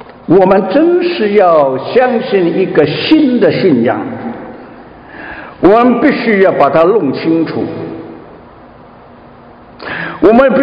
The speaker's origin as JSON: {"language": "Chinese", "country": "China", "said": "我们从前觉得我们中国人要讲做人的话呢"}